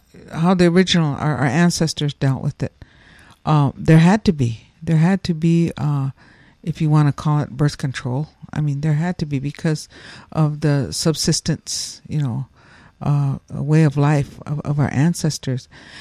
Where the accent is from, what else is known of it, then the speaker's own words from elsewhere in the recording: South Dakota, United States; I'm from South Dakota, you know, the Northern Plains, you know, I'm only speaking for what I know from my area.